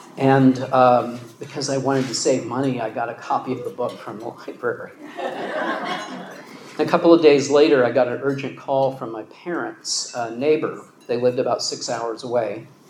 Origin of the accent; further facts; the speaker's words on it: Texas, United States; also born or lived in Iowa; I grew up in churches in Texas and Iowa